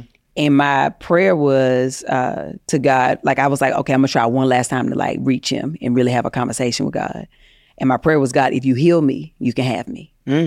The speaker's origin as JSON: {"language": "English", "region": "the South", "country": "United States", "tie": "born or raised there", "said": "oh, I grew up in the South, right? So I grew up going to church"}